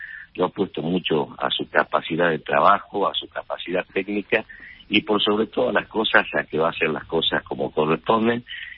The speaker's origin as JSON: {"language": "Spanish", "region": "Salta", "country": "Argentina", "said": "Y primero mi patria chica, y mi patria chica es Salta."}